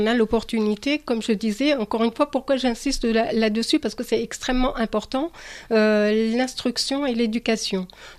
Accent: Algeria; quand moi je prends l'exemple de l'Algérie, par exemple, parce que je suis originaire de l'Algérie

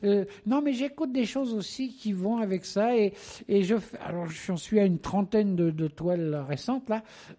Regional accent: Dieppe, Normandy, France; Parce que je suis normand avant tout. Oui. Moi, je peins d'après ce que j'ai vécu étant jeune. Je suis à l'aise dans les gris, dans les bleus. Moi, j'ai passé ma jeunesse à Dieppe

